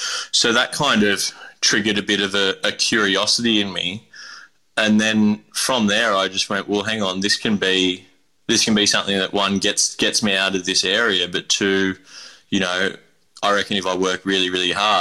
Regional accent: Kurrajong, New South Wales, Australia; I grew up in a household where both my parents were teachers. I grew up in Kurrajong in the base of the Blue Mountains in the Hawkesbury region in New South Wales.

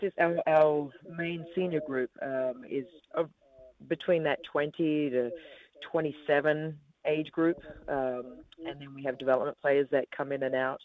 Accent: Australia; now in New Zealand; I'm from Australia

